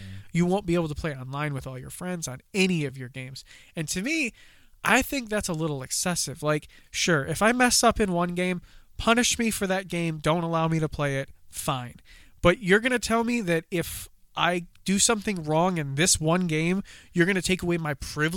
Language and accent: English; Turkey; I am white. While my husband is an immigrant to my country, I was born and raised in Turkey.